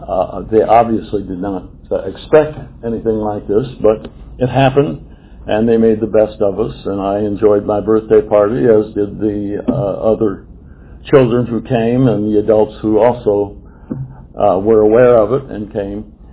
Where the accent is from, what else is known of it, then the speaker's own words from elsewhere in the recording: Ohio, United States; I was born to a couple who lived in a small town, grew up in a small town in northwestern Ohio